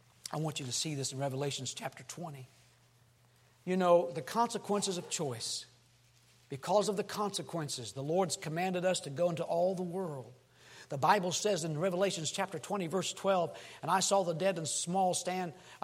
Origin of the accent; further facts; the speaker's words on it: Australia; also born or lived in United States; and I'm an Australian citizen, so I'm not against Aussies, okay? I am one. I'm also American.